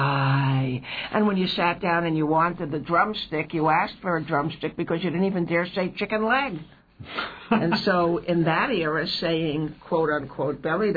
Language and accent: English; New York, United States; I'm from New York. That wasn't summer.